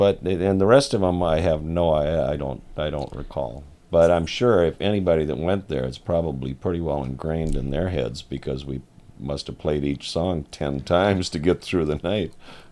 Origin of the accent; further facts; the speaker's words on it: Bayport, United States; I got chosen because I was from Bayport and I could dance.